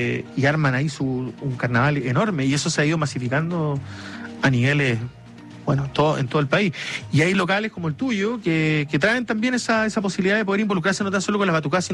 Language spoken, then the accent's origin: Spanish; Punta Arenas, Magallanes, Chile; now in Santiago, Chile; en la región de donde yo vengo también, en Punta Arenas, imagínate